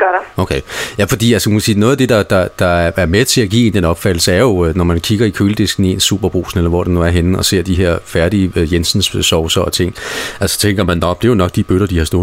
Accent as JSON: {"language": "Danish", "town": "Sabro", "region": "Central Denmark Region", "country": "Denmark", "said": "Altså nu er vi fra Sabro lidt længere ude"}